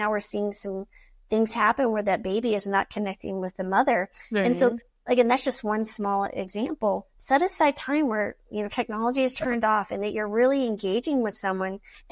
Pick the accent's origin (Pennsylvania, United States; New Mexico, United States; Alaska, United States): New Mexico, United States; So I grew up in Eastern New Mexico.